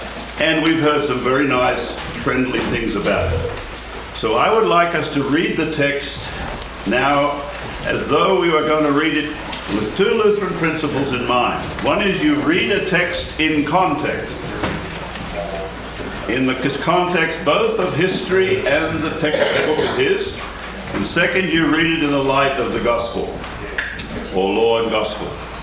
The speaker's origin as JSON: {"language": "English", "country": "Australia", "said": "I am from Australia"}